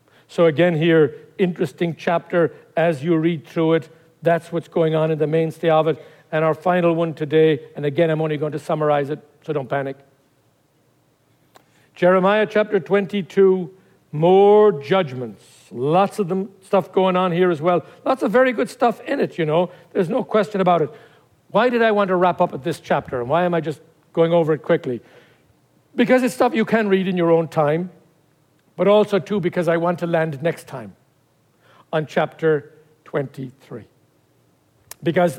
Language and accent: English; Ireland; I'm Irish, I better watch it.